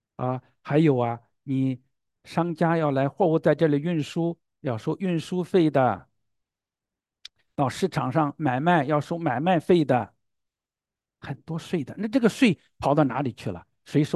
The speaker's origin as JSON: {"language": "Chinese", "town": "Zhengzhou", "region": "Henan", "country": "China", "tie": "born or raised there", "moved": "yes", "lives_now": "Olympia, United States", "said": "我就想到我的家乡，郑州是不是南北枢纽？"}